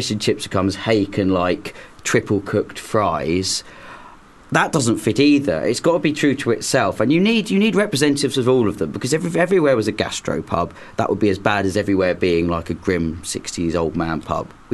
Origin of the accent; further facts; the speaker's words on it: Brighton, South East England, United Kingdom; now in London, United Kingdom; my perfect pub is based on where I'm coming from, growing up in Brighton.